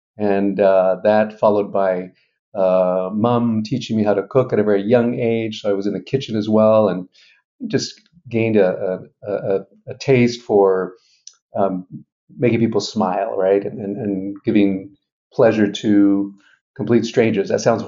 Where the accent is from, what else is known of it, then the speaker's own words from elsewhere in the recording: Brazil; now in United States; Honestly, none in the States, but because I grew up in Brazil, I follow